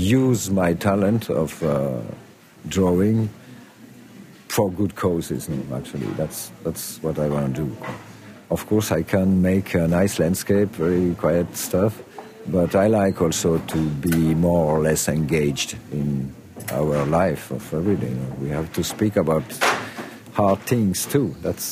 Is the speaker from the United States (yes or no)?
no; Sierre, Valais, Switzerland; I was born in Sierre, in Valais, which is a more or less a rural area of Switzerland in the Alps.